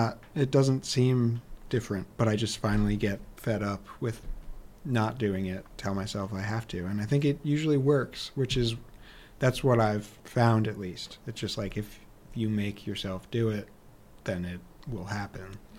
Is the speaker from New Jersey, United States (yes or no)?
no; Catskill, New York, United States; I'm from Catskill, New York, which is not far from here.